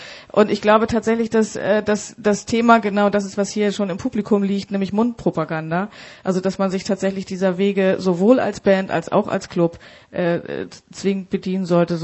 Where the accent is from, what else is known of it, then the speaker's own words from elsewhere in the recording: Bremen, Germany; Aus Bremen.